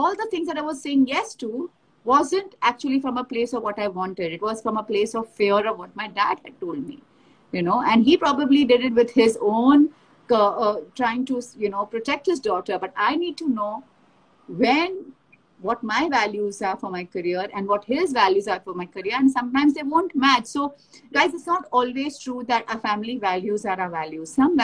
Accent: India; the whole world thought I should compromise because of my age and because I'm from the Indian society

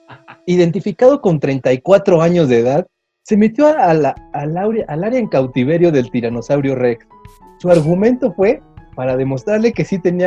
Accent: Mexico; No mames, somos mexicanos, a huevo nos metemos.

